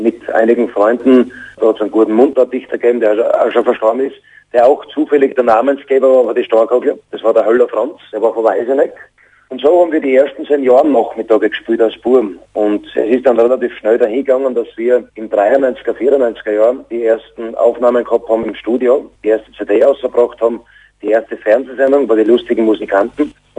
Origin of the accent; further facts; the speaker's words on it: Birkfeld, Styria, Austria; Wo ich herkomme, das ist in der Oststeiermark aus der Gemeinde Birkfeld. Das liegt im schönen Bereich einer sehr netten, gemütlichen Gegend in der Oststeiermark.